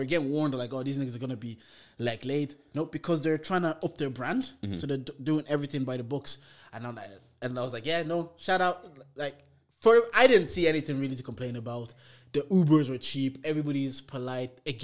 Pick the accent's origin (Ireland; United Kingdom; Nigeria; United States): Nigeria; And as a Nigerian, I fully understand that you can get your own food everywhere you go.